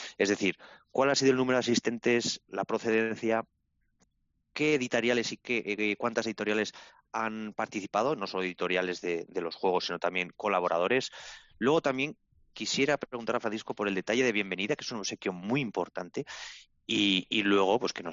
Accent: Pamplona, Navarre, Spain; Aquí nosotros que somos de Pamplona

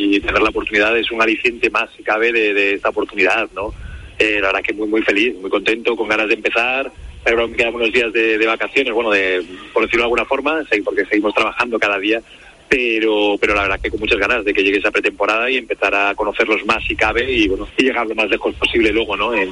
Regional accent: Villanueva de la Serena, Extremadura, Spain; Estoy en mi pueblo, en Villanueva

